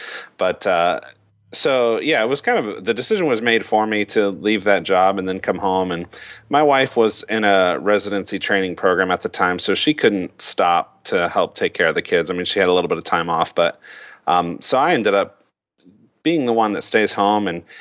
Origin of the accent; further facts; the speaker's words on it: Ohio, United States; And my background is that I'm born and raised in the Midwest, the classic flyover state of Ohio. Born and raised in Ohio, and I started my career off as a teacher.